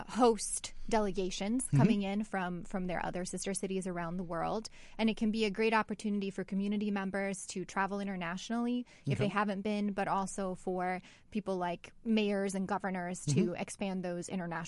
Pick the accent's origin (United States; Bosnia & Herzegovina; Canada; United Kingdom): Bosnia & Herzegovina; So my dad, for example, we're from Bosnia